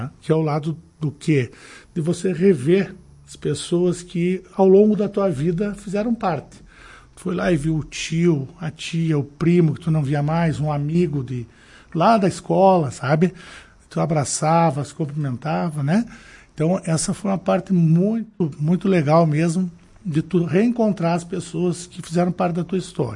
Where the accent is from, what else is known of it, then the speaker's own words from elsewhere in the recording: Vacaria, Rio Grande do Sul, Brazil; also born or lived in Cuiabá; sou natural daqui de Vacaria. Uhum. Para lá eu fui com 1 ano de idade, aos 7 anos nós retornamos para cá, a qual moro a vida inteira aí na nossa cidade de Vacaria.